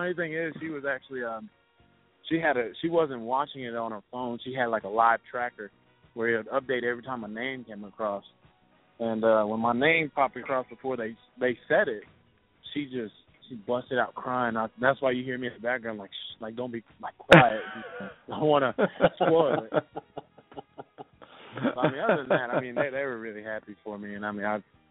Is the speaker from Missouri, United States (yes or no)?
no; Texas, United States; it's just like my hometown back home in Texas. It's a small town, so it wasn't nothing really major.